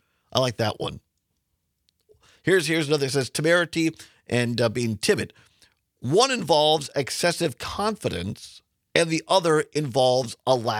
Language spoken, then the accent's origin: English; Richland Center, Wisconsin, United States; well, I'm from Richland Center, but Richland County.